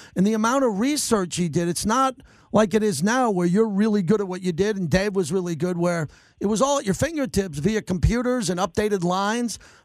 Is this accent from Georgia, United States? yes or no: no; Long Island, New York, United States; I was from Long Island